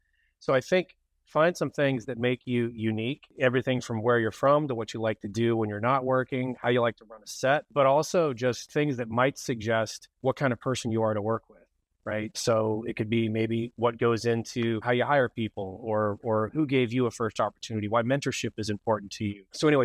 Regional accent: Kentucky, United States; like, hey, I'm from Kentucky, and for, you know, sort of since I was an adult, bourbon has been a part of my life

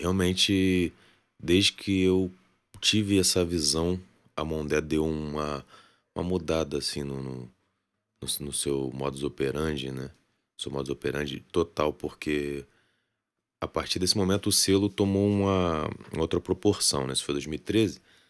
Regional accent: Rio de Janeiro, Brazil; also born or lived in Salvador; eu sou soteropolitano, nascido em Salvador. Em 1992, e moro no Rio desde 1997. No Rio de Janeiro já morei em muitos lugares. Eu vim originalmente para morar em Duque de Caxias, de lá fui pro Catete, do Catete para Niterói, voltei, morei na Glória, Lapa

